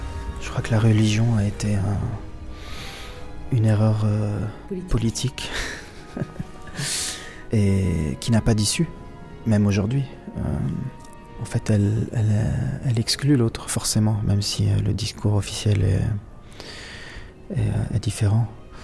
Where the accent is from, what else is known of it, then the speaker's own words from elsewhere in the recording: Lebanon; C'est ma mère qui me faisait ça quand j'étais petit au Liban